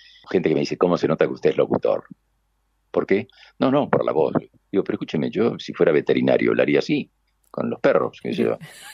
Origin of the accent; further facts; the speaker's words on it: Argentina; also born or lived in Spain; en realidad yo vengo de España, donde ustedes me contrataron, pero soy argentino.